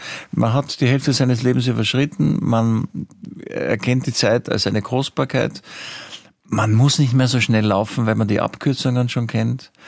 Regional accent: Vienna, Austria; Bin als Wiener auch sehr bequem.

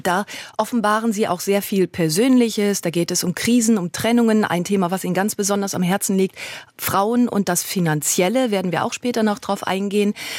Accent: Brilon, North Rhine-Westphalia, Germany; born there; Ich darf das sagen, ich bin auch in Brilon geboren.

